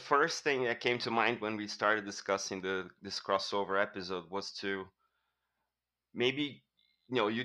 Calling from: São Paulo, Brazil; So I'm dialing from São Paulo. I'm based here in Brazil.

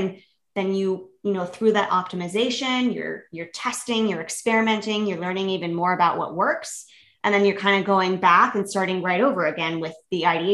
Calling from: Chicago, Illinois, United States; I'm in Chicago.

